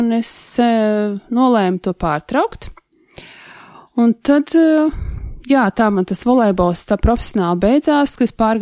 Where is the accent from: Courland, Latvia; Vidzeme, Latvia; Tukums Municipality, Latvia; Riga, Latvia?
Riga, Latvia; es piedzimu Rīgā, tā kā nekur neesmu izbraukusi no Rīgas, visu laiku šeit Rīgā